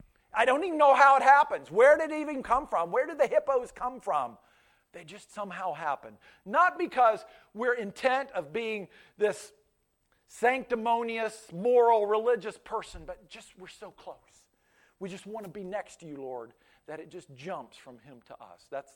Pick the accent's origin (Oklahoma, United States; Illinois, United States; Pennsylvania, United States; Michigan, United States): Pennsylvania, United States; first language Pennsylvania Dutch; English is a second language; And my first language was not English, it was Pennsylvania Dutch. And so I would pull up and I would blend the Dutch into the English, mangle it